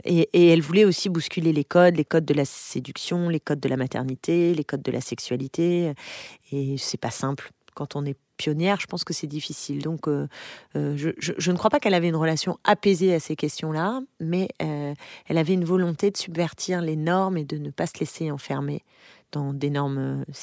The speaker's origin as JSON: {"language": "French", "town": "Paris", "region": "Île-de-France", "country": "France", "tie": "born or raised there", "said": "Oui, j'ai grandi à Paris. J'ai grandi à Paris, essentiellement autour, je dis toujours autour de la place Clichy."}